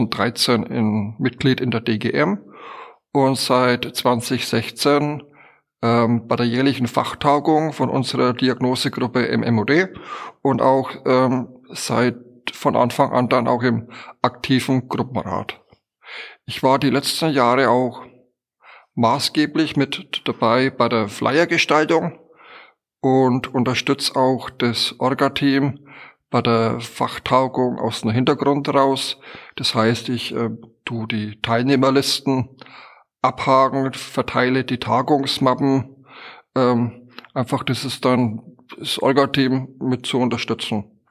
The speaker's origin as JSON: {"language": "German", "region": "Bavaria", "country": "Germany", "said": "ich komme aus Bayern."}